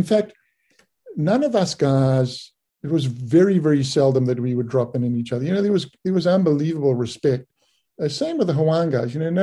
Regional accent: Bay of Plenty, New Zealand; I came from the Bay of Plenty, and you just didn't drop in ever.

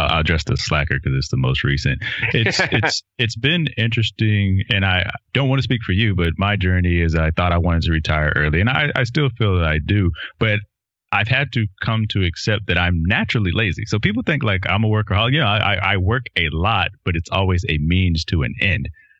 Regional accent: Texas, United States; I can relate to that, good, better, and different growing up in Texas.

